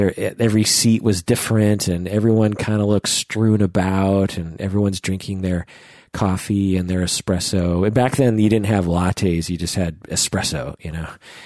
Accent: Seattle, Washington, United States; you know, I'll say, oh, where are you from? Oh, I'm from Seattle.

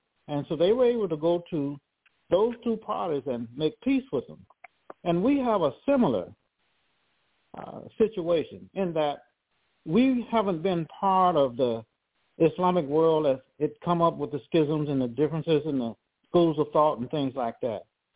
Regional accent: Detroit, Michigan, United States; I grew up in Detroit.

